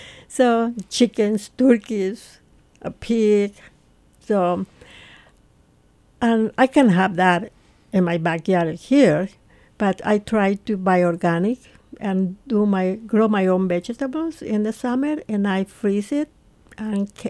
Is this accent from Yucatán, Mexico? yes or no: yes; Yucatán, Mexico; English is a second language; And I mastered the dish growing up in Yucatan.